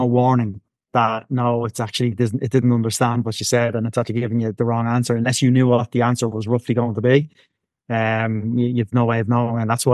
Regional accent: Ireland; Even though I'm Irish, we still spell it correctly.

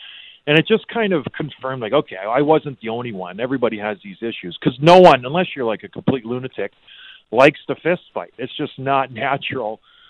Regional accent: Edmonton, Alberta, Canada; I was born in Edmonton, Alberta, grew up in a trailer park.

